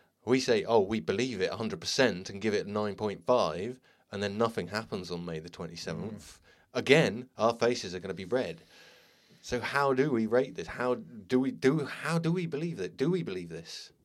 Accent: Ludlow, West Midlands, United Kingdom; my best mate back in Ludlow, my hometown, his birthday was the 28th of May.

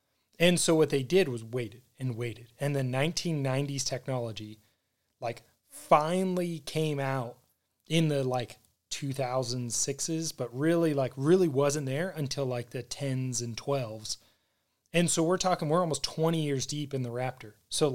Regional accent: United States; I'm American, yeah.

